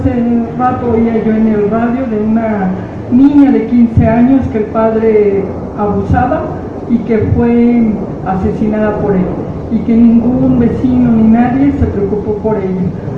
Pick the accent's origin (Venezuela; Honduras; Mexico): Mexico; es vergonzoso para este país que no tengamos medicamentos en los hospitales, que tengamos tantas carencias como mexicanos